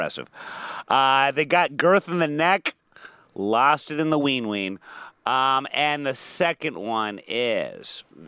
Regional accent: Midwest, United States; I'm from the Midwest. We get a lot of bats.

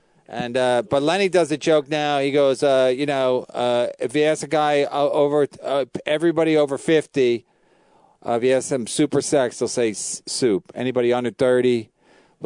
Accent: Ireland; I'm Irish, man.

